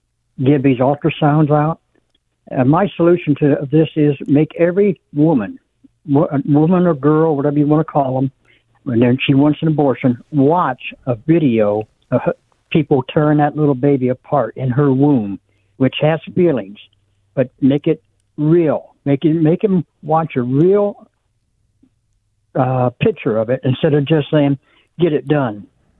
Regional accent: Ohio, United States; And I'm from Ohio, and they did just pass it here

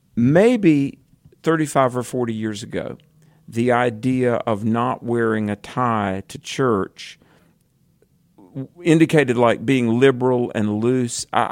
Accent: North Carolina, United States; My home state of North Carolina, Josh, welcome.

